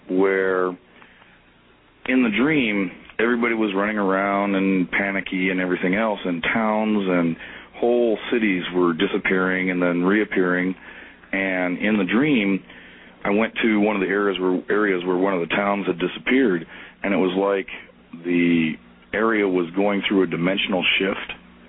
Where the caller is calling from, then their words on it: Omaha, Nebraska, United States; from Omaha, Nebraska.